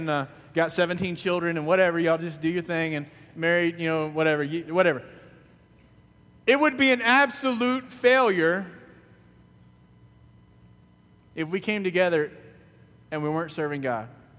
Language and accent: English; Knott's Island, North Carolina, United States; I grew up in Knott's Island, North Carolina. I know you never heard of it. I wouldn't know unless I lived there. Little town. Nothing there, really.